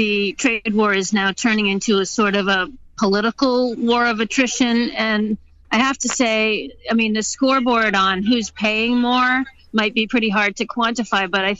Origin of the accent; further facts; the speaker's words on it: Maine, United States; I'm from Maine, where lobster fishermen have already lost their China market to Canada.